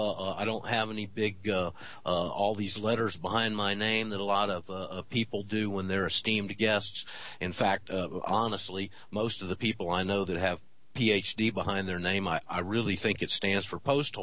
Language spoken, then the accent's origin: English; Panama City, Florida, United States; I was a smacky mouth radio disc jockey in my hometown of Panama City, Florida.